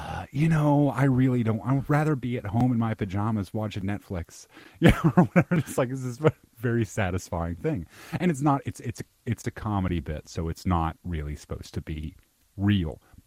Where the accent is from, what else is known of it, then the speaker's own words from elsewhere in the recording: Jonesboro, Arkansas, United States; I grew up in Jonesboro, Arkansas, which is about an hour and a half away from Memphis